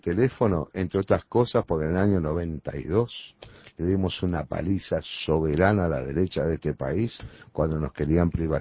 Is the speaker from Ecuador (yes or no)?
no; Uruguay; como uruguayo